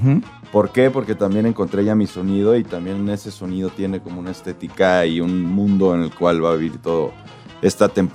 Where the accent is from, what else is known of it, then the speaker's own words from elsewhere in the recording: Acapulco, Guerrero, Mexico; Yo soy de Acapulco.